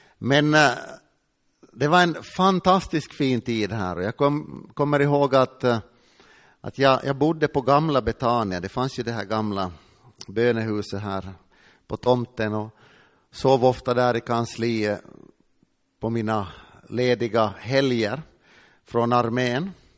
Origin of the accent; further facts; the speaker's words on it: Ostrobothnia, Finland; Och jag var hemma i Österbotten.